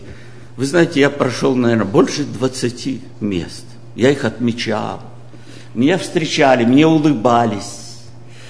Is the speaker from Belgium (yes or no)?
no; Ukraine; ну я же украинец.